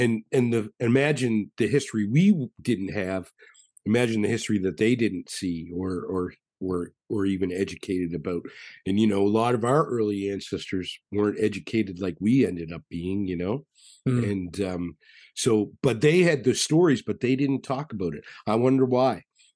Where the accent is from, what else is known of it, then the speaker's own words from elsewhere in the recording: Nova Scotia, Canada; Well, from a perspective of Black people and being Nova Scotian and being Canadian